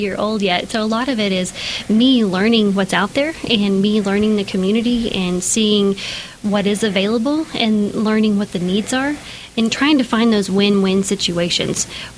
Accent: Midland, Texas, United States; I am from Midland. I was born in Midland Memorial Hospital. I graduated from Midland High. Can't get much more Midland, you know.

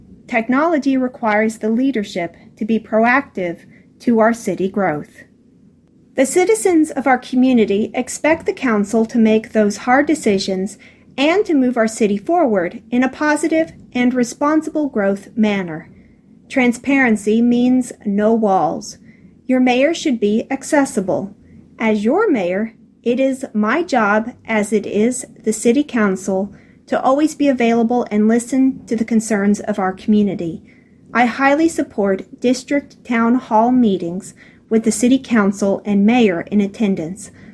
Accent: Midland, Texas, United States; Midland, my hometown, is a special place.

